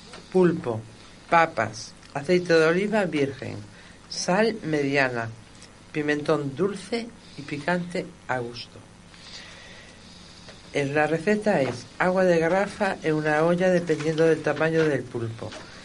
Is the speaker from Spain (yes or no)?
yes; Galicia, Spain; moved away as an adult; now in Fuerteventura, Spain; Sí, yo soy gallega y llevo 3 años viviendo en Fuerteventura